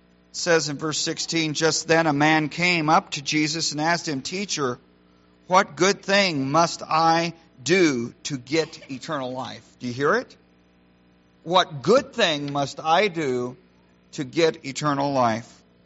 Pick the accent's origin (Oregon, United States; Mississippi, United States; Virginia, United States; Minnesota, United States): Oregon, United States; Boardman; I grew up in Oregon. My high school days were in Boardman, Oregon.